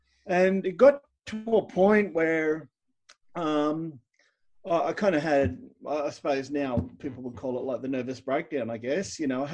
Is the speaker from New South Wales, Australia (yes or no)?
yes; Wollongong, New South Wales, Australia; I grew up in Wollongong, and bit of a hard scrabble kind of experience there, you know.